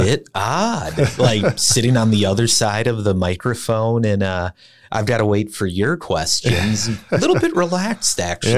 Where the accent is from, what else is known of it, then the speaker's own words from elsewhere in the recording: Minneapolis, Minnesota, United States; You know, I grew up in Minneapolis. My dad's a mechanic. My mom was a teacher.